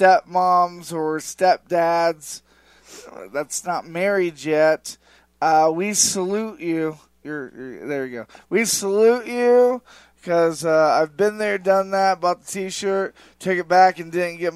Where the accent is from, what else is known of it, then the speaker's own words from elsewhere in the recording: Kokomo, Indiana, United States; I go there and visit every time I'm in my hometown, where there's no beaches.